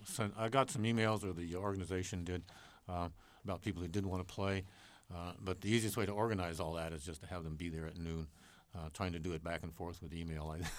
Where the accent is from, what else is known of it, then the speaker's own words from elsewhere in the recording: New Orleans, Louisiana, United States; born there; And I was born in New Orleans, so you know the music must have seeped in a little bit there somewhere.